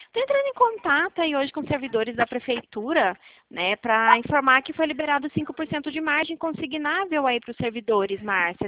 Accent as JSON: {"language": "Portuguese", "town": "Curitiba", "region": "Paraná", "country": "Brazil", "said": "Eu sou de Curitiba"}